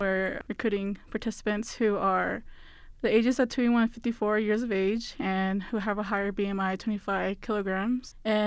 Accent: San Carlos, Arizona, United States; I'm from San Carlos, Arizona, so the Apache Reservation, and I plan to return back to them and help my people as much as I can

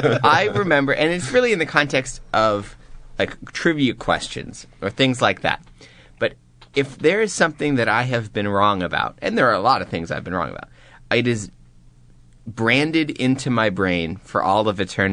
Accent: Florida, United States; So, I'm from Florida. What am I?

